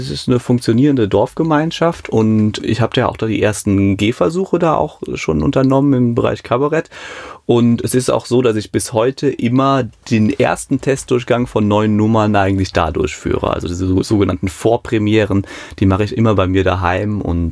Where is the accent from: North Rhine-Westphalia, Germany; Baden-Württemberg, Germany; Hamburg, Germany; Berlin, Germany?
Hamburg, Germany; also born or lived in Mayen; Mayen in der Eifel, aufgewachsen in Hamburg.